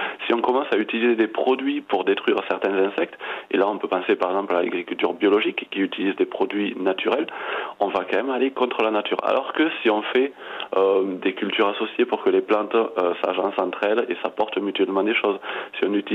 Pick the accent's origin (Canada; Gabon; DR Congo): Gabon; now in France; Moi, j'ai grandi en Afrique, au Gabon, donc au milieu d'une faune vraiment foisonnante de vie et d'une flore tout juste incroyable.